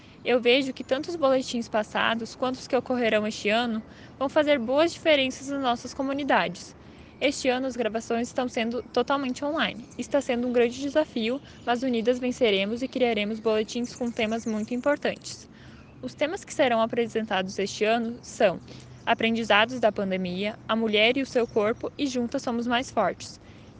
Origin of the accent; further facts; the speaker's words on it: Santa Cruz do Sul, Rio Grande do Sul, Brazil; eu sou de Boa Vista, Santa Cruz do Sul.